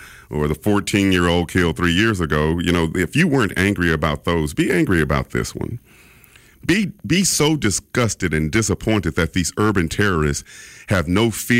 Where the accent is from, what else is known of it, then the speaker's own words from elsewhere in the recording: Mobile, Alabama, United States; This is not the Mobile I grew up in 1971 in Hillsdale. We had no fear of being shot.